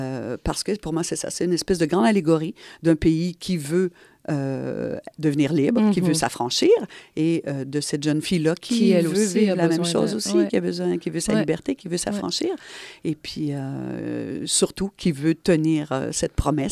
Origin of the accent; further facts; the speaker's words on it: Montreal, Quebec, Canada; Moi, j'ai grandi dans Hochelaga.